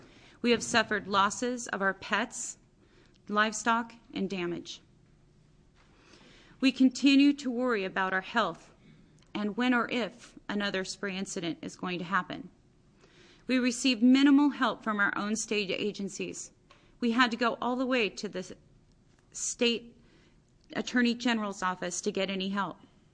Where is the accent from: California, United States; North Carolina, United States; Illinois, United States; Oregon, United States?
Oregon, United States; Roseburg; I am simply a logger's daughter, born and raised in Roseburg, Oregon.